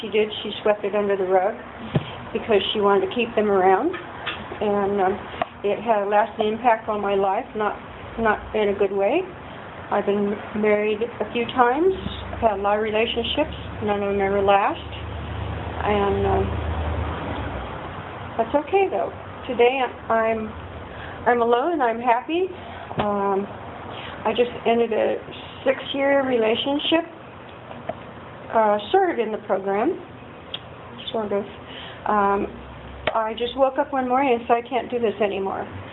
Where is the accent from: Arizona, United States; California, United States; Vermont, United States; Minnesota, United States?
California, United States; Sonoma; I grew up in Sonoma, California. I'm a native daughter of the Golden West, whatever they call it. I grew up on a ranch.